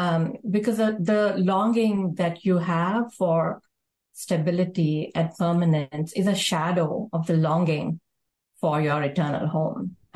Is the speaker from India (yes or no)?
yes; India; now in United States; because, you know, I came from India to America, and there are times when I feel so homesick for home.